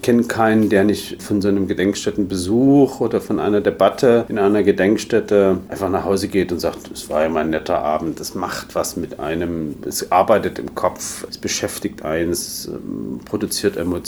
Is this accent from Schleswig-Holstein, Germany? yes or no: no; Dresden, Saxony, Germany; die Menschen in meiner Heimat in Dresden